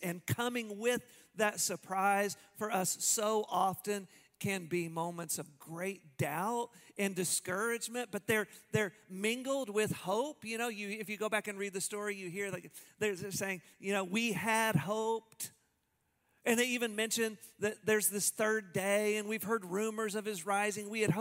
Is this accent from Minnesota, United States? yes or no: no; Tulsa, Oklahoma, United States; My dad was a pastor, we grew up in Tulsa, Oklahoma, and he worked at the same church for 40 years.